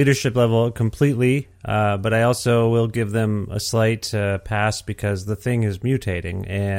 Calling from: Alberta, Canada; I'm calling you from Alberta

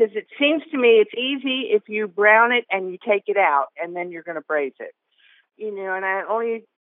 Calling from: Newark, Ohio, United States; Newark, Ohio.

